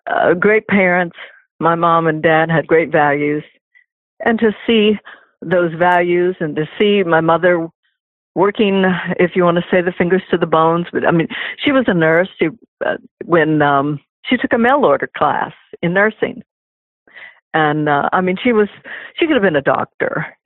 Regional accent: Paintsville, Kentucky, United States; born there; Well, you know, I was born in Paintsville, and I'm the last out of eight children. So I was the only one born in a hospital. And not up in Butcher Holler, Kentucky, like all the others.

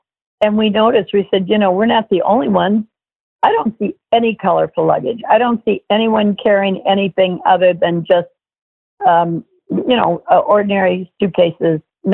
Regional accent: Miami Beach, Florida, United States; I mean, growing up in Miami Beach, we had people come to visit us all the time.

